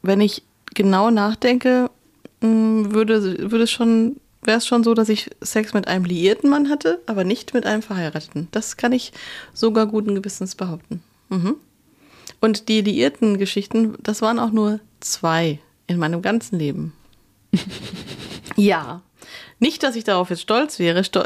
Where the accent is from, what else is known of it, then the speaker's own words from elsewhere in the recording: North Rhine-Westphalia, Germany; Es war so eine ziemlich geile Jazzbar in meiner Heimat-Ruhrgebiet.